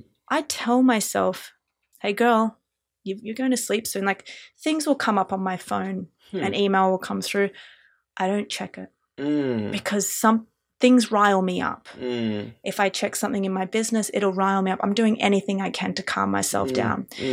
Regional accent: New York, United States; now in Los Angeles, United States; I'm not from LA. I'm from New York.

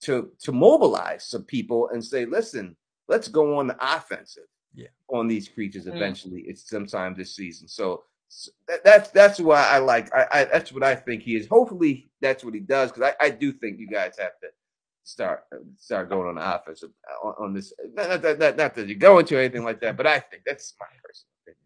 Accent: Queens, New York, United States; I mean, I grew up in Queens, New York, you always have certain guys who fit one role.

